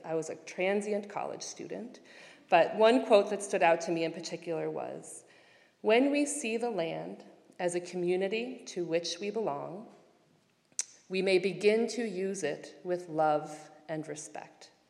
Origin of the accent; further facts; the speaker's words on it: New York City, New York, United States; I grew up in New York City in Queens.